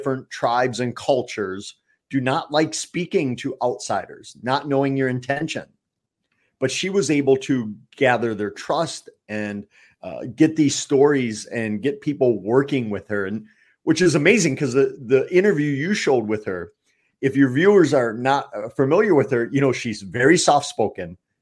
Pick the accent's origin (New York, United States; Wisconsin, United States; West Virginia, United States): Wisconsin, United States; Eau Claire; I've done, you know, 15 years of conferences in a row with Linda in my hometown of Eau Claire.